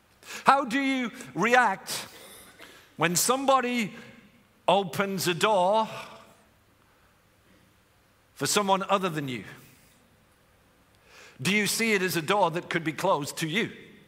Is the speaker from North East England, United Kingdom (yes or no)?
yes; Stockton-on-Tees, North East England, United Kingdom; born there; I was born in Stockton-on-Tees in the Northeast.